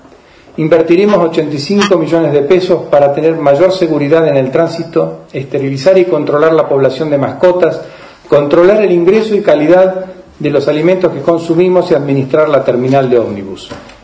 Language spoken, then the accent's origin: Spanish; Argentina; Unión entre nosotros como argentinos que somos